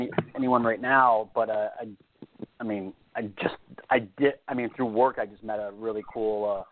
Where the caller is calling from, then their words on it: California, United States; I'm in rainy California today.